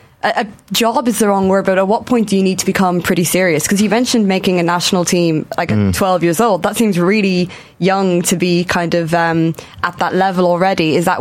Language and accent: English; Athlone, Westmeath, Ireland; I'm from Westmeath myself as well. And I'm from Athlone.